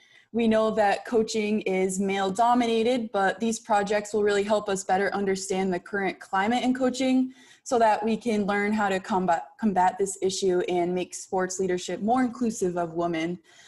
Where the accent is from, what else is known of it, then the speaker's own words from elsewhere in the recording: New Bedford, Massachusetts, United States; I am from New Bedford, Massachusetts.